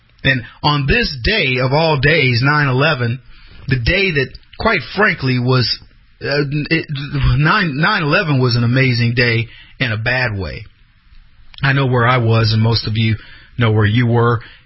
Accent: United States; this was the proudest day for me as an American

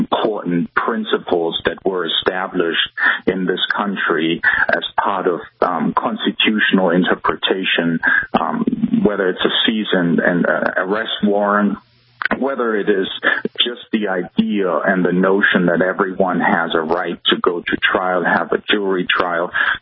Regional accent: Germany; English is a second language; moved away as an adult; as my accent may be revealing, I grew up in Germany. I finished law school in Germany. I studied law in Munich, Hamburg

